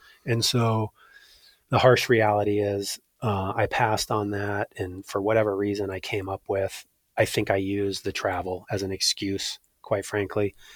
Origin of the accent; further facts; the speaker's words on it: Tacoma, Washington, United States; Tacoma, Washington.